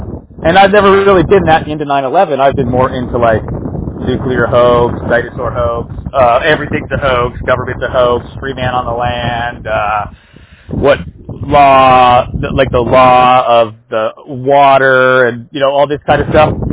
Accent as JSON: {"language": "English", "country": "United States", "said": "You know what? I'm American, so I don't really get irony."}